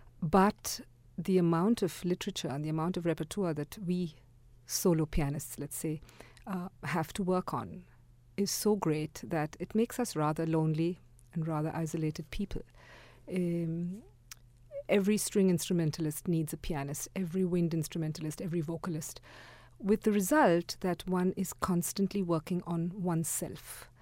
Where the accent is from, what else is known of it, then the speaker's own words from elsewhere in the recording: India; In fact, for me, being an Indian, especially sympathetic are the poems which he wrote music to of Rabindranath Tagore.